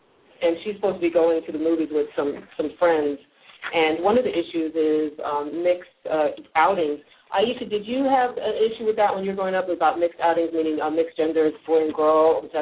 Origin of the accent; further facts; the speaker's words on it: United States; you know, I'm American, and the way my parents raised me was very open.